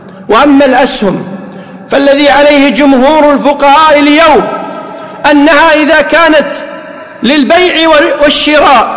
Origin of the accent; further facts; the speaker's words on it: Kuwait; والذي يفتى به اليوم في بلدنا الكويت أن فيها الزكاة